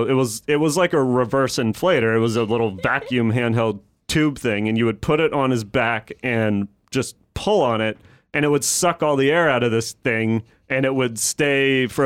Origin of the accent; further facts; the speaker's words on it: Annandale, Virginia, United States; also born or lived in Springfield; So when I was in fifth grade, I moved from Springfield to I guess it was Annandale, Virginia.